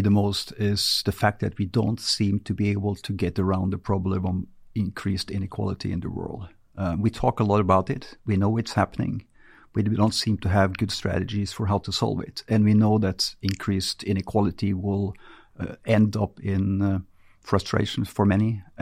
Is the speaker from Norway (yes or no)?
yes; Norway; moved away as an adult; I grew up right outside of Oslo